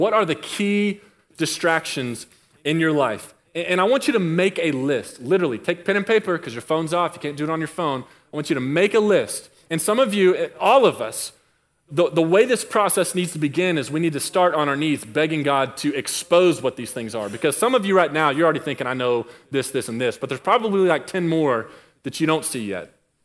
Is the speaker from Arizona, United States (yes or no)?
no; Dallas, Texas, United States; I grew up in Dallas.